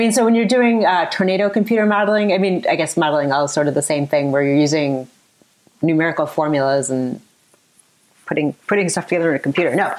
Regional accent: Chicago, Illinois, United States; I grew up in the Chicago area.

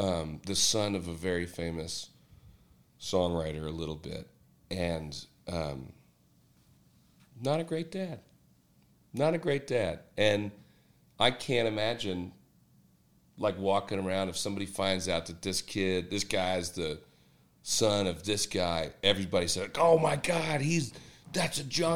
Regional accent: Pennsylvania, United States; I'm a Yankee from Pennsylvania. I could be totally an outsider

